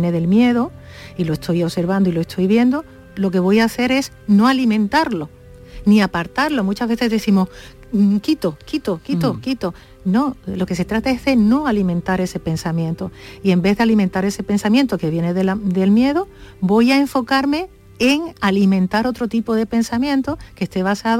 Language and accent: Spanish; Andalusia, Spain; yo lo digo porque como soy andaluza me sale así.